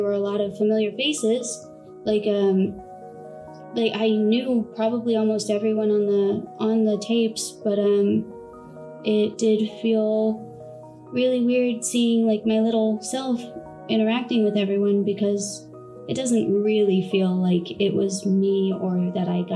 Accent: Phoenix, Arizona, United States; I'm 28 years old, and I'm from Phoenix, Arizona.

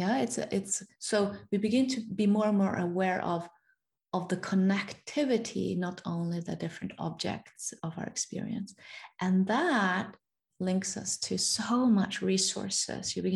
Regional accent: Norway; English is a second language; I come from the Norway

